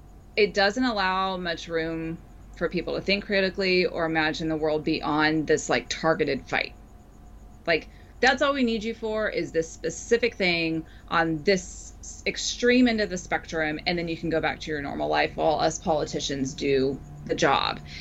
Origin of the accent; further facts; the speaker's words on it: Kansas, United States; moved away as an adult; I come from Kansas. Originally, I spent 22 years of my life there.